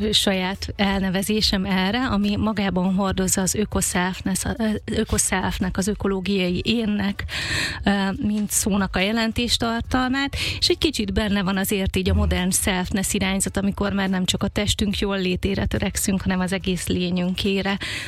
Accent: Eastern Hungary, Hungary; mi sokat költöztünk, de alapvetően azért az alföldi régióhoz, Kelet-Magyarországhoz kötöm magam.

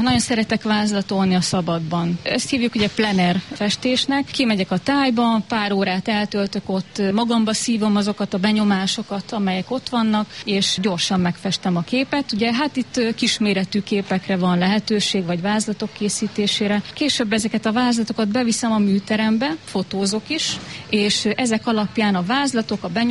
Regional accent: Szolnok, Jász-Nagykun-Szolnok, Hungary; born there; én mindig azt mondom, hogy nem hiába születtem oda, ahova születtem.

